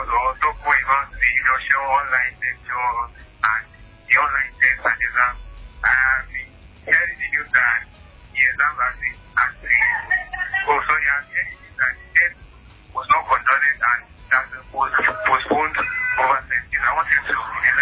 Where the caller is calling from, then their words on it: Osogbo, Osun, Nigeria; I'm calling from Oshogbo.